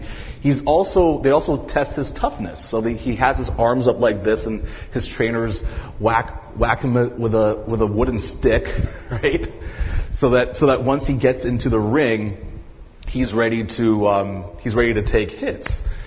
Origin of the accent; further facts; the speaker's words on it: Philippines; So a lot of people ask me, what nationality I am. So I'm going to clarify that right now. I'm Filipino, and something about Filipinos is we're very proud of being Filipino, right?